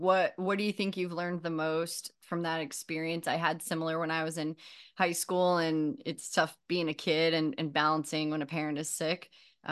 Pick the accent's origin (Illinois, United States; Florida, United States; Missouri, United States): Missouri, United States; now in New York, United States; I feel like I grew up in Missouri. I'm in New York now.